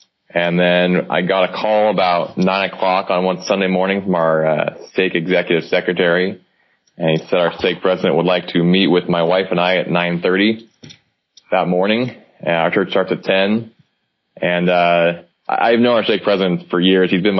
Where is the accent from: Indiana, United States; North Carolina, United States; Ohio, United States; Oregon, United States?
Oregon, United States; I live in Salem, Oregon. I live in the same state I grew up in.